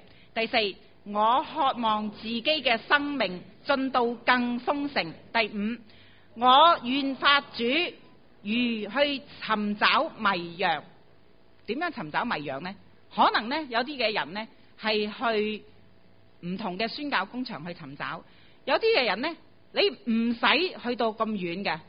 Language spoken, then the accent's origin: Chinese; Hong Kong; 我们在香港生于斯，长于斯。